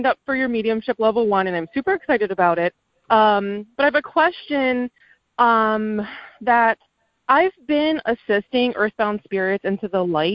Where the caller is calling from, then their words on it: Daytona Beach, Florida, United States; Well, my number is from Pennsylvania, but I live in Florida. I'm from Daytona Beach, Florida right now.